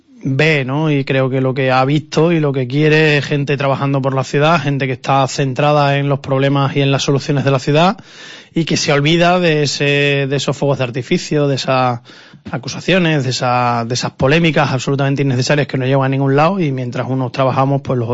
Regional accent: Extremadura, Spain; porque nosotros somos parte de Extremadura y de España y pagamos nuestros impuestos

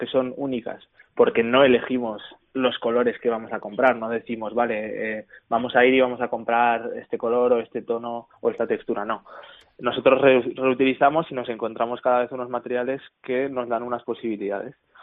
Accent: Zaragoza, Aragon, Spain; somos aquí de Zaragoza

